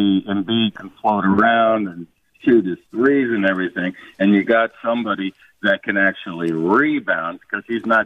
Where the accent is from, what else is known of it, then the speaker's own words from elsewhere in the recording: North Catasauqua, Pennsylvania, United States; North Catasauqua.